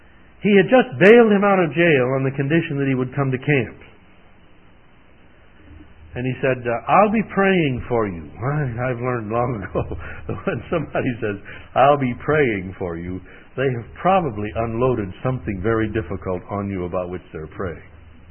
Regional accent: Missouri, United States; By the way, I grew up in Missouri. It's probably apparent in my speech.

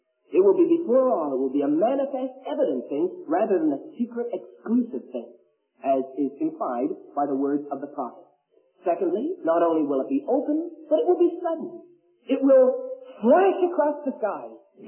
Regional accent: Canada; And being a Canadian, I can't help but be impressed with the dignity that's connected with that bird.

